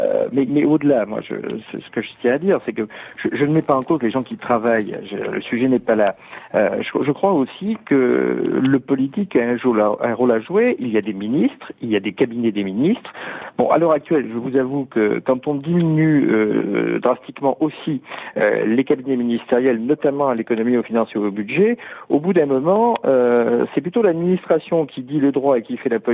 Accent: France; La situation que l'on connaît chez nous en France

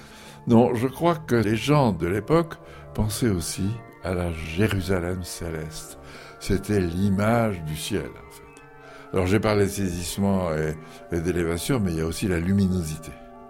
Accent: Normandy, France; Pour ma part aussi, il y a le fait que j'ai été élevé en Basse-Normandie

